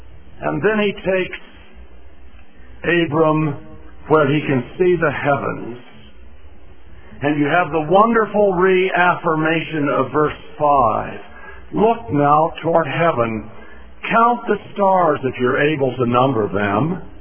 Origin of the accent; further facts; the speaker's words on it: United States; I'm an American, I have a right to do that, don't I?